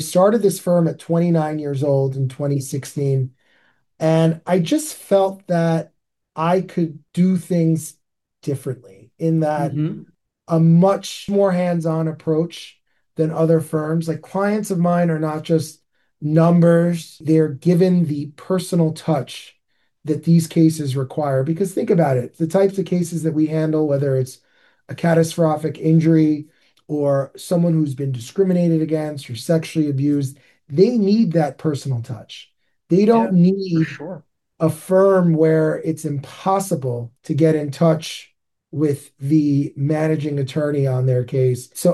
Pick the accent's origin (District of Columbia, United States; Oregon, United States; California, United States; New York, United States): New York, United States; So I've been in New York my whole life. I've never left New York. I grew up on Long Island. I went to Great Neck North High School.